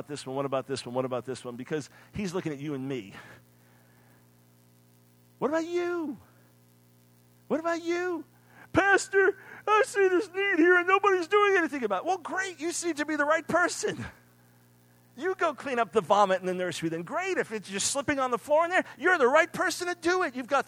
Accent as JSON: {"language": "English", "town": "New York City", "region": "New York", "country": "United States", "tie": "born or raised there", "said": "When I was a little kid in New York City, I was born in Manhattan, so you have just street games and things you can do."}